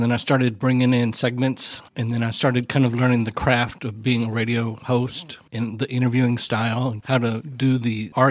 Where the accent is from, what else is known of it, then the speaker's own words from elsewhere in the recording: Brazoria, Texas, United States; I grew up in Brazoria, which is 50 miles south of Houston in Brazoria County. There's an actual town called Brazoria.